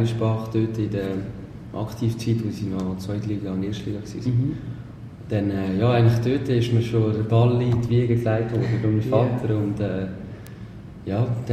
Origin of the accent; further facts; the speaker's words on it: Erlinsbach, Aargau, Switzerland; also born or lived in Bern; ich bin im Aargau aufgewachsen, in Erlinsbach. So ein kleines Dörfli. Dort bin ich echt mit den Eltern. Also seit ich denken dort, sind wir dort gewesen, in dem Dörfli.